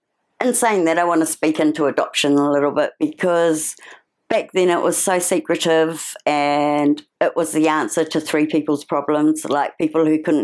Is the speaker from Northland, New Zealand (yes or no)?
yes; Donnelly's Crossing, Northland, New Zealand; also born or lived in Tauranga / Auckland; I'm from Donnelly's Crossing originally, which is up north, and spent time in Tauranga, Auckland, Rotorua, very short in Rotorua, but done a bit of travelling and ended up back up north.